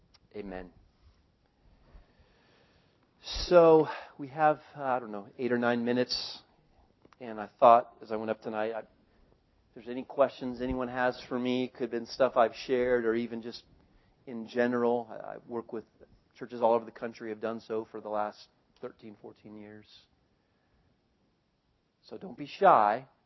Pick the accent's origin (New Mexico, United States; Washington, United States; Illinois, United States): New Mexico, United States; I don't like the stuff. I'm from New Mexico. I like real chili.